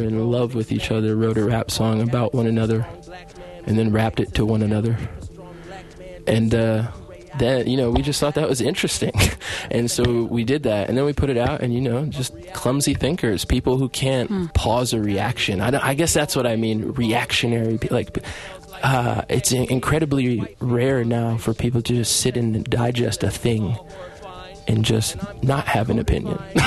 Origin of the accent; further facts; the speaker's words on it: Chicago, Illinois, United States; And just growing up in Chicago and being at his house a lot, he would always be playing